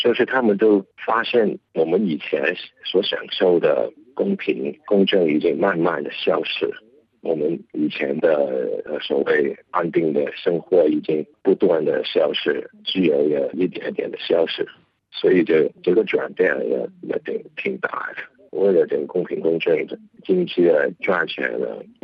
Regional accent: Hong Kong; also born or lived in United States; 是啊，以前在小时候在香港，然后在美国也有10年的时间

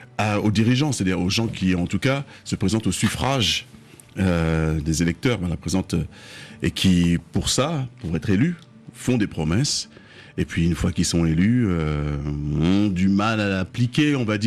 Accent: France; born there; je suis né en France métropolitaine, je suis pas né au pays.

